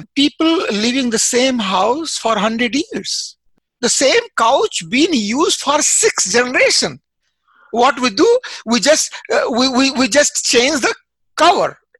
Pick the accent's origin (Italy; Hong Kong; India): India; growing up in India without any electricity, without any telephone, television, automobiles, you know, so it's very different. We don't have 24-hour electricity and water supply in the villages I grew.